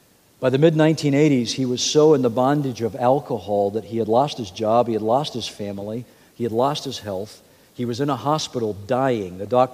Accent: Scotland, United Kingdom; born there; I was born in Scotland, so my father was a Scotsman

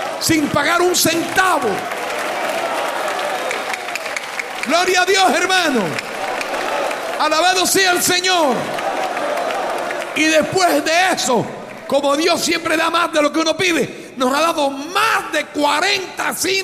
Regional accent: Cuba; now in Peru; Yo vine de Cuba a este país pensando seguir para Australia

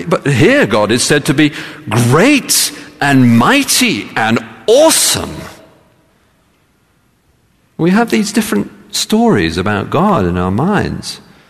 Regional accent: England, United Kingdom; I grew up in England, in the Church of England

